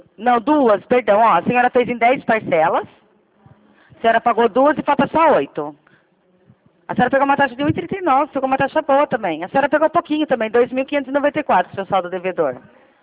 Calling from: Rio Claro, São Paulo, Brazil; Eu falo aqui de Rio Claro, São Paulo.

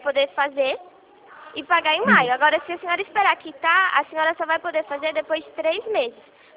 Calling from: Rio Claro, São Paulo, Brazil; Rio Claro, São Paulo, interior.

